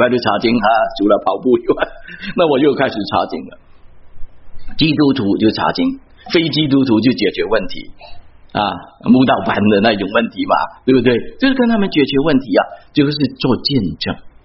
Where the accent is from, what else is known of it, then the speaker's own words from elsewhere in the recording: China; 我们中国人最懂，是家长的责任。